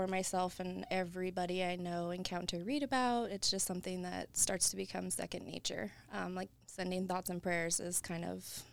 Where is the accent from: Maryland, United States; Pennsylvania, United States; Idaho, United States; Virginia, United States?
Idaho, United States; Boise; born there; I was also born here.